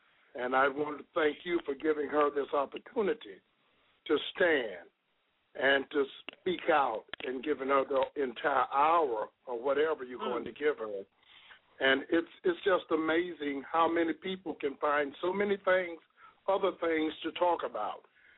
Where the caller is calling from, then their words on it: St. Cloud, Florida, United States; I'm calling from St. Cloud, Florida.